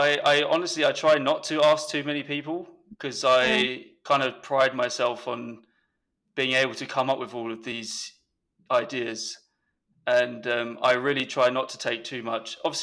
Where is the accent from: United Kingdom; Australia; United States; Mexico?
United Kingdom; England; Yeah, so I started playing when I was growing up in England in the school.